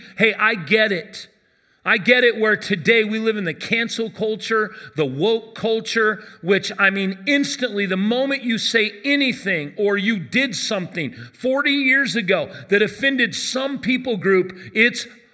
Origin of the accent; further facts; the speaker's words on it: Arvada, Colorado, United States; also born or lived in Denver; When I grew up in Arvada, we moved from North Denver.